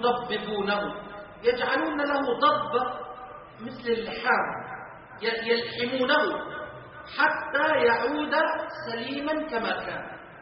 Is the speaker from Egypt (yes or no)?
yes; Egypt; عندنا في مصر